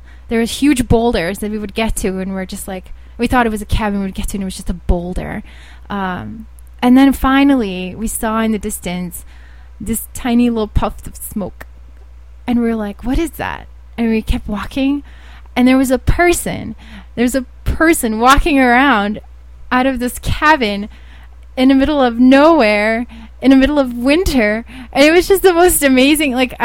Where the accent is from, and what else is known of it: Bosnia & Herzegovina; now in United States